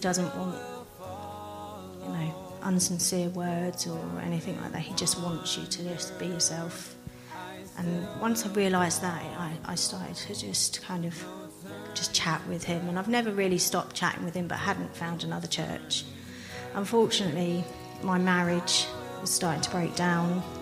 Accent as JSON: {"language": "English", "town": "Crawley", "region": "South East England", "country": "United Kingdom", "tie": "born or raised there", "said": "Well, growing up, I grew up in Crawley, and my mum always had a faith, a very private faith, although non-practicing."}